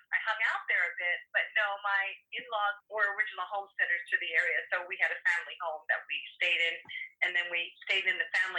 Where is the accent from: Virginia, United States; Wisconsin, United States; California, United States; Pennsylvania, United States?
Pennsylvania, United States; Philadelphia; moved away as an adult; now in Port Townsend, United States; Not quite. I came here when I was 20 years old in 1976.